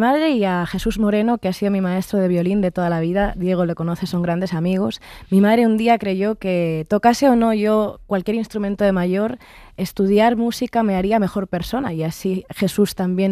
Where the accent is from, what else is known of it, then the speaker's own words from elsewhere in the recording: Madrid, Community of Madrid, Spain; No, yo soy de Madrid, de Carabanchel, pero toda mi familia materna es de un pueblo de cerca de Calatayud